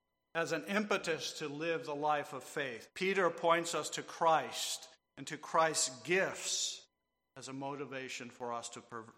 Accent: DR Congo; I grew up in the Congo. It was Zaire back then, and we lived very remote.

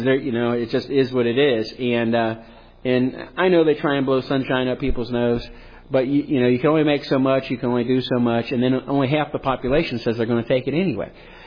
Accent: United States; No, I'm an American. I was born in America. Right? I have a Greek heritage.

